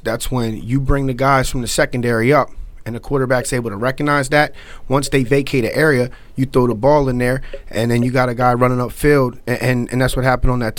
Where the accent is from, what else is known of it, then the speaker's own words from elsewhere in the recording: Philadelphia, Pennsylvania, United States; I'm from Philly. I'm a John Chaney guy. Love Temple basketball.